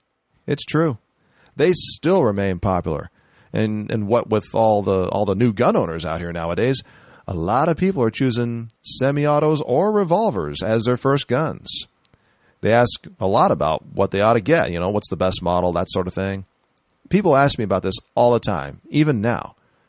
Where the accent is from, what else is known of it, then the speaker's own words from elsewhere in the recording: San Francisco, California, United States; Oh, why wait? Heck, I'm from San Francisco.